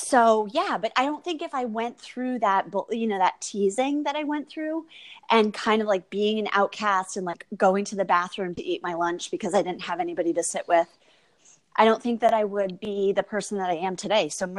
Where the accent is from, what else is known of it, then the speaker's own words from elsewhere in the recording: Connecticut, United States; also born or lived in Kentucky; So I grew up in Connecticut. I mean, pretty much my whole life, besides when I went away to school and when I went away, you know, to the Louisville, Kentucky, Indiana area.